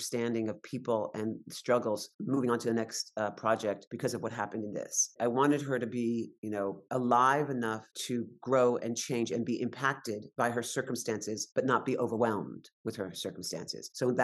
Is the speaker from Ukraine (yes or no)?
no; New York City, New York, United States; I'm a New Yorker. I'm born and raised in New York's Greenwich Village, New York.